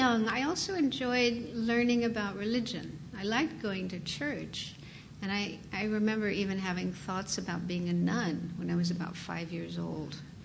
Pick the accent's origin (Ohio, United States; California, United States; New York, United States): California, United States; Sacramento; born there; Okay, so I was born in California, Sacramento, in fact, Sacramento, California, and my family wasn't Buddhist, surprise, surprise.